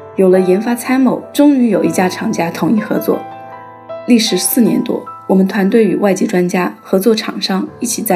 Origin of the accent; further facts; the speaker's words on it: Hunan, China; born there; 1997年春天，我出生在湖南土家族一个工人家庭里。